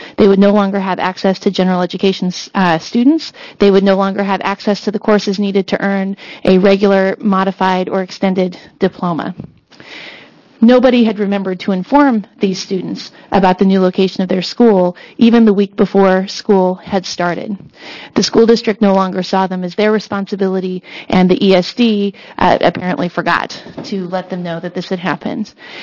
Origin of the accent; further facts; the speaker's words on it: Oregon, United States; not from Baker County. I'm from Benton County